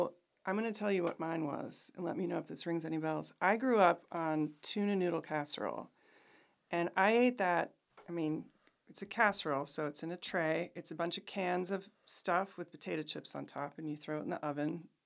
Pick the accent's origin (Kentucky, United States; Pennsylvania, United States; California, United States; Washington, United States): Pennsylvania, United States; Altoona; I'm from Altoona.